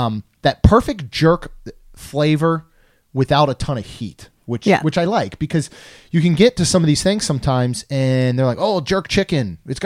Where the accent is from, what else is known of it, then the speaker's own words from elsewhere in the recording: Maryland, United States; I grew up in Maryland.